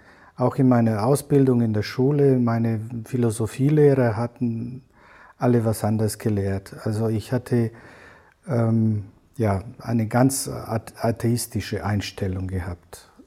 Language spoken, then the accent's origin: German; Transylvania, Romania; Also ich komme ursprünglich aus Siebenbürgen, aus Rumänien.